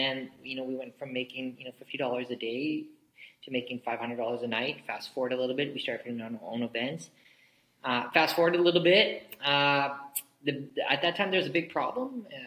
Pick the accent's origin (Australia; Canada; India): Canada; Saskatoon, Saskatchewan; I'm proudly born in Saskatoon, Saskatchewan. So I'm a prairie boy by heart and by nature. It's where I started my first company.